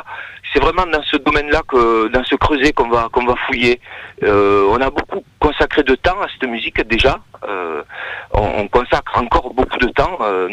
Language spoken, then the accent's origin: French; Montpellier, Occitanie, France; on est originaire de Montpellier précisément. Oui. Il y a 50 km qui nous séparent de nos origines.